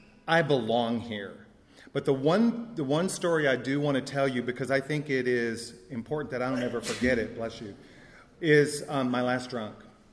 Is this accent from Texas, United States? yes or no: yes; Texas, United States; you can tell by my accent, I'm not from New York. I was born and raised in Texas.